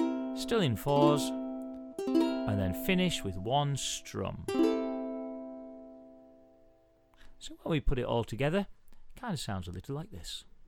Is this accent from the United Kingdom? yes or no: yes; North West England, United Kingdom; I'm from Cumbria